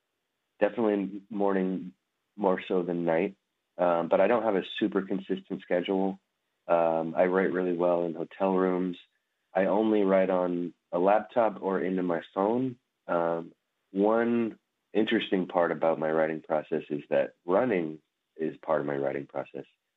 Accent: Oakland, California, United States; So I was born and raised in Oakland, and my dad didn't raise us in the urban Native community in Oakland.

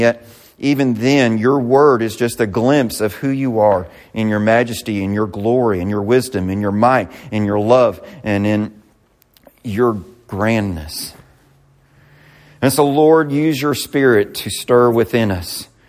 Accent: Missouri, United States; but by golly, I'm from Missouri. I don't stop. Mules are in our blood.

